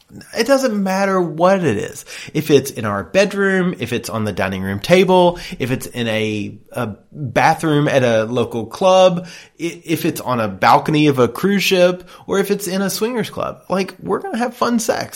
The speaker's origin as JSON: {"language": "English", "region": "the South", "country": "United States", "said": "I'm from the South. Dessert is gravy."}